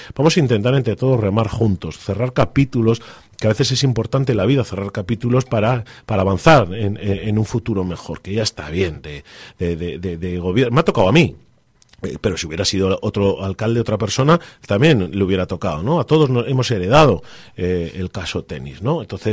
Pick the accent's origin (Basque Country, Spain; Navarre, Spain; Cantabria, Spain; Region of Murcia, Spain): Cantabria, Spain; Laredo; lo primero para mí es mi pueblo, Laredo y los laredanos.